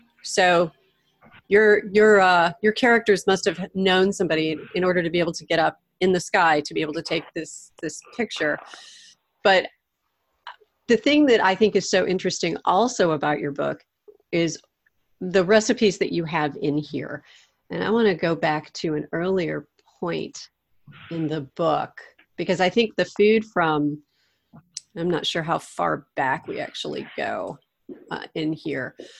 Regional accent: St. Louis, Missouri, United States; Mainly, I'm from St. Louis. He's from St. Louis.

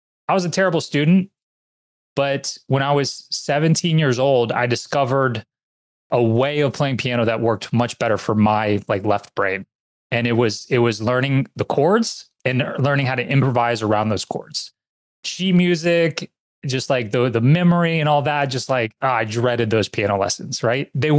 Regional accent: New Orleans, Louisiana, United States; I'm born and raised in New Orleans, so I'm in the US like you.

